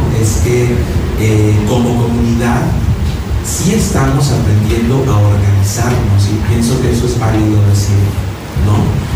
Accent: San Juan de Abajo, Nayarit, Mexico; yo soy de la comunidad, yo soy de San Juan de Abajo, soy de Bahía de Banderas.

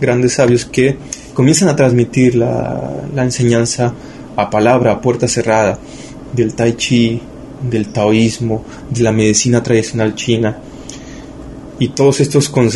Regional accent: Mexico; Como mexicanos, como nación y como cultura prehispánica

